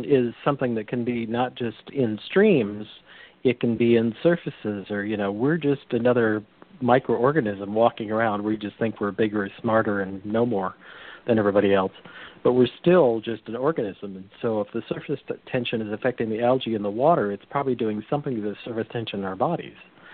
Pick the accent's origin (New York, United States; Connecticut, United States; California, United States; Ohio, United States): California, United States; Being a Californian, I've been in 6.2, 6.7 earthquakes that have, you know, taken cities literally down here, parts of city.